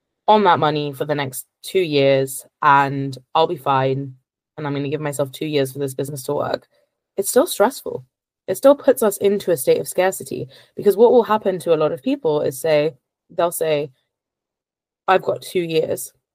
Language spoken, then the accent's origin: English; London, United Kingdom; And I'm from London, so it doesn't actually put me at like a huge disadvantage.